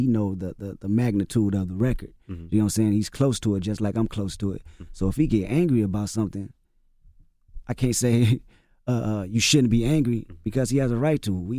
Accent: West Coast, United States; I'm actually from the West Coast and the aggression that we have in our music, I can't run from that.

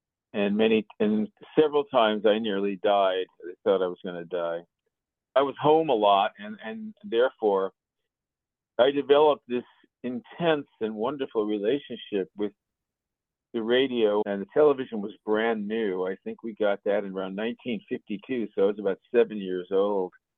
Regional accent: New Rochelle, New York, United States; born there; I was born in 1945 in New Rochelle, New York. Actually, a suburb which is called Larchmont Woods. And it was an upper middle class white community.

